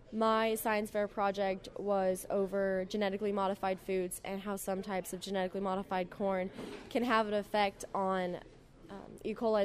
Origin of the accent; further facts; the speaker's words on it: Sterling, Colorado, United States; I'm from Sterling, Colorado.